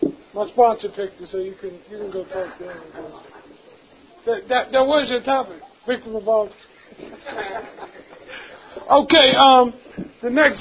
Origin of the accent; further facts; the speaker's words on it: New Jersey, United States; now in Pennsylvania, United States; And I really didn't know much about Pennsylvania because I'm from New Jersey.